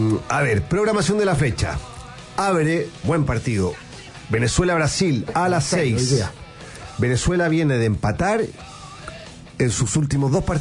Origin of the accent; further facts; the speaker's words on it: Chile; si somos chilenos hay que apoyarlo, ¿no?